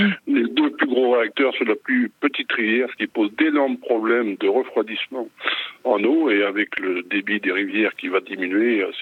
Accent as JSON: {"language": "French", "region": "Nouvelle-Aquitaine", "country": "France", "tie": "born or raised there", "said": "je suis natif de la Vienne, donc je suis intéressé par tout ce qui s'y passe."}